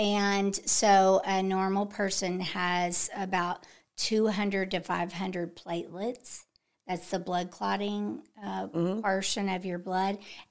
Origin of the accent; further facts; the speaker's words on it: Baytown, Texas, United States; Okay. Well, I'm from Baytown.